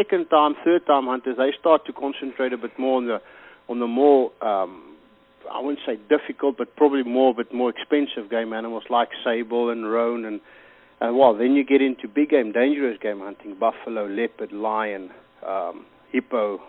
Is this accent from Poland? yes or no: no; South Africa; Well, I live where my hometown is, where our main lodge is about 2 hours' drive south of Johannesburg in South Africa. It's a small town called Rates, population about 3,500 people.